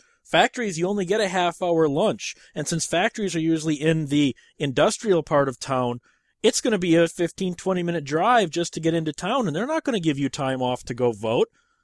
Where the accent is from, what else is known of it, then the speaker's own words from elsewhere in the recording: Wisconsin, United States; I'm from Wisconsin, and as we're recording this, the returns are coming